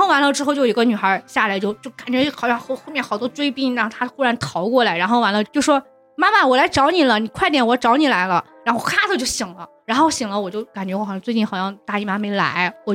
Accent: Shaanxi, China; 我做了一个梦见就是我老家主宅的后山，就是因为我们家是靠着那个山的、因为我们那边陕南那边好多是山地嘛

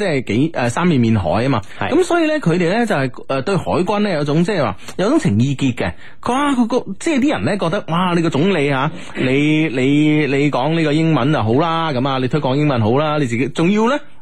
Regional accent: Guangzhou, Guangdong, China; 咁我哋广州嘅经常有句说话

